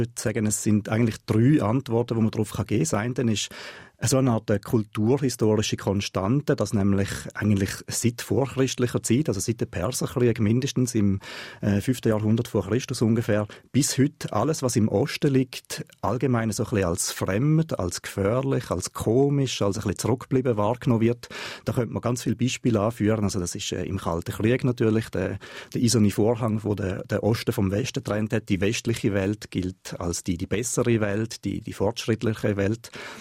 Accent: Thurgau, Switzerland; dass man als Thurgauer so ein Zugehörigkeitsgefühl hat zum Kanton, und zwar zum eigenen Kanton und nicht zum Kanton St. Gallen.

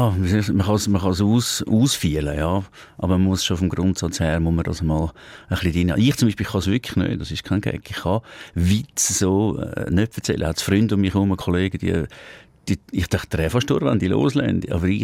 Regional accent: Zurich, Switzerland; wenn ich mich selber ein bisschen auf die Schippe genommen habe als Zürcher

